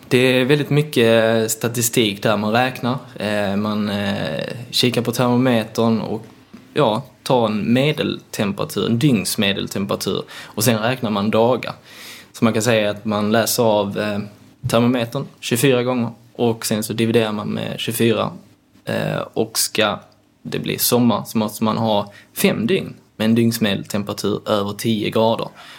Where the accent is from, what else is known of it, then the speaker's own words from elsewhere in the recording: Skåne, Sweden; Till exempel där jag kommer från Skåne, det är sällan vi får en vit jul där.